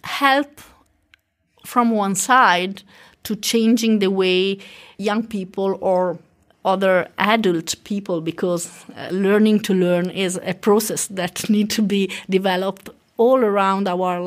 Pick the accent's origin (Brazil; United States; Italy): Italy; English is a second language; In southern, in Mediterranean countries, as I'm from Italy, but also in Spain, in Greece, and in Poland